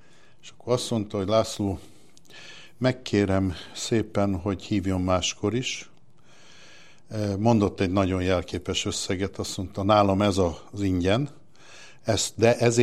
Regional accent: Erdőkürt, Nógrád, Hungary; Én egy olyan faluból származom, ahol akkoriban 7-800-an laktunk Erdőkürtön, ma pedig már 500-an sem, 400-valahányan

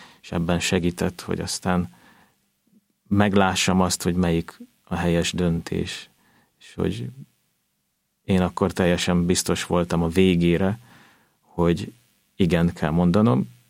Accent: Budapest, Hungary; én, mint budapesti, Esztergomba kellett költöznöm

